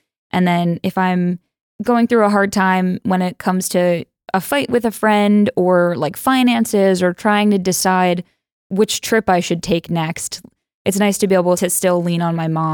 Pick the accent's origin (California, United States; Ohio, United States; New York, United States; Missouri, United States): New York, United States; And I grew up in New York. I went to college in the DC area.